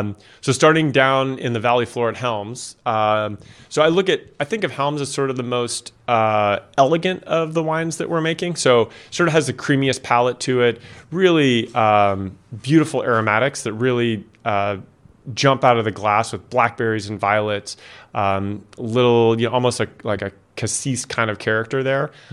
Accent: California, United States; because I grew up in California, with the Sierra Mountains, which are granite.

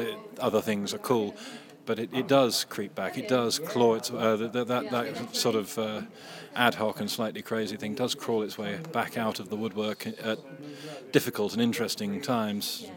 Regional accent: Stroud, South West England, United Kingdom; I actually did a reading in Stroud, my hometown of Stroud, age 7 or 8, with my dad, my mum, Allen Ginsberg, his boyfriend Peter Orlovsky, and another British Beat poet, Tom Pickard.

